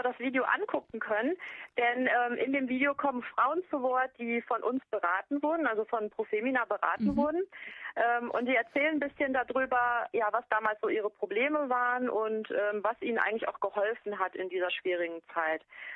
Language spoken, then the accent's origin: German; Duisburg, North Rhine-Westphalia, Germany; now in Lower Rhine, Germany; Ich wohne am Niederrhein. Eigentlich komme ich aus Duisburg, habe mich noch nicht so ganz dran gewöhnt, jetzt am Niederrhein zu wohnen. Sind doch erst ein paar Jahre.